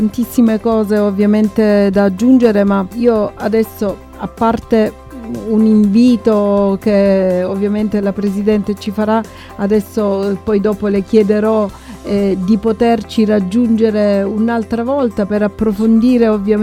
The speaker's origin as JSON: {"language": "Italian", "region": "Apulia", "country": "Italy", "said": "quindi come pugliesi siamo orgogliosi anche di questo"}